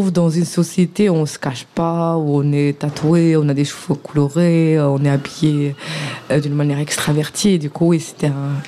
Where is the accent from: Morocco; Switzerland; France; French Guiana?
Morocco; je viens du Maroc, je viens d'une famille conservatrice, je viens d'une société où on se cache pour exister